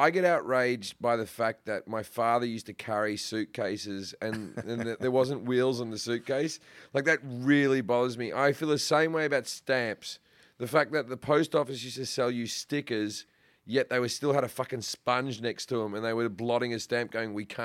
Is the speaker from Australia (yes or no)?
yes; Sydney, New South Wales, Australia; also born or lived in Perth; So I'm from Sydney, but for some reason on Wikipedia, it says I'm from Perth.